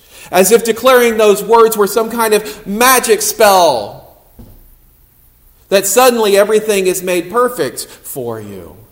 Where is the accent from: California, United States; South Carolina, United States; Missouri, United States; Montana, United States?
South Carolina, United States; like I grew up in the South Carolina, there's a lot of, they call it the Bible Belt for a reason.